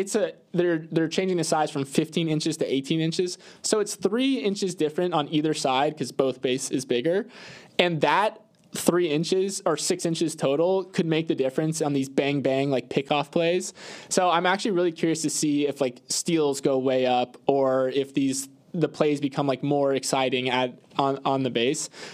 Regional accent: Tampa, Florida, United States; The Rays. I'm from Tampa.

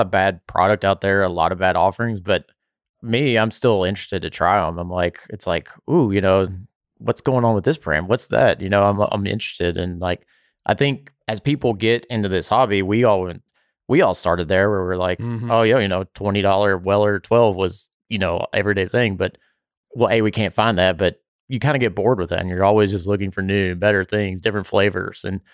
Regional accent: Bardstown, Kentucky, United States; Everybody thinks I'm crazy that I grew up around Bardstown.

